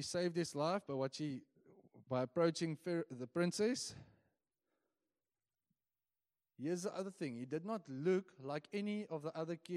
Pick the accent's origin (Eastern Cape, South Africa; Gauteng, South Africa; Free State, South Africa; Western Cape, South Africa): Free State, South Africa; Bloemfontein; For myself, I was born a Bloemfonteiner. I'm from the Free State.